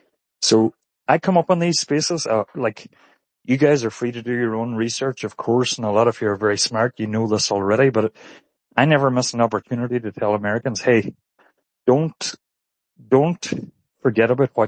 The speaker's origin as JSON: {"language": "English", "country": "Ireland", "lives_now": "New York, United States", "said": "So I'm probably the last guy to ask, because being Irish, we don't have much energy. Everything's imported. But I'll tell you this much. I hear people in the States, I'm in New York"}